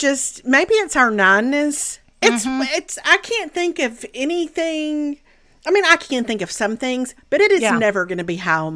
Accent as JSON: {"language": "English", "town": "Meridian", "region": "Mississippi", "country": "United States", "tie": "born or raised there", "said": "Well, I went to my hometown, Meridian, because I wanted to see my cousin Paige."}